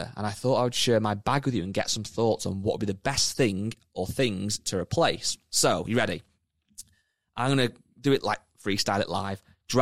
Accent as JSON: {"language": "English", "region": "Scotland", "country": "United Kingdom", "tie": "born there", "said": "Although I was born in Scotland."}